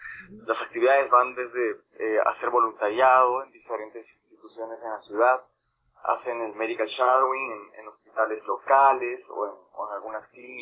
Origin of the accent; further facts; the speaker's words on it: Cusco, Peru; Yo soy de Cusco, sí, originalmente nací exactamente en el Valle Sagrado, que está como a una hora de aquí, es un lugar muy importante turísticamente hablando, muy visitado por los turistas, muy pequeño también, pero vivo en Cusco hace aproximadamente 10 años.